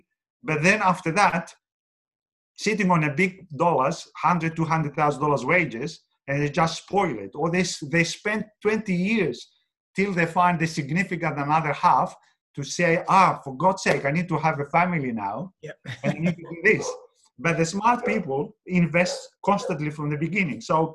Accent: Australia; as a Greek Australian in Australia, as an Australian

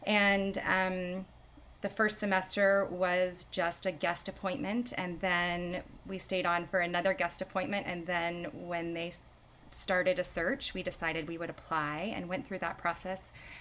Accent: Rosenberg, Texas, United States; So I grew up in Richmond Rosenberg, which is a small suburb outside of Houston, Texas, or it used to be small anyway, not so much anymore.

